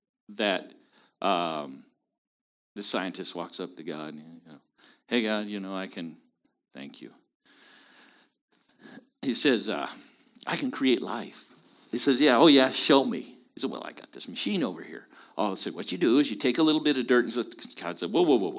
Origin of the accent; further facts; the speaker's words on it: Pacific Northwest, United States; I'm from the Northwest, you know.